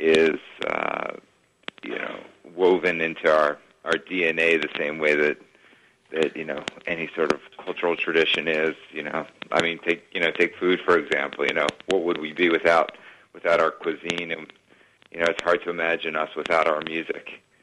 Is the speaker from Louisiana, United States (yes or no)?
yes; New Orleans, Louisiana, United States; my father was a musician, and I grew up around Preservation Hall, so it's always been in my blood.